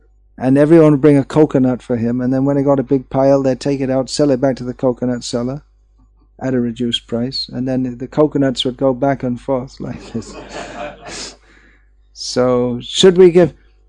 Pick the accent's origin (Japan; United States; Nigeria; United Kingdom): United Kingdom; South East England; There are quite a few, including myself, from the towns just outside London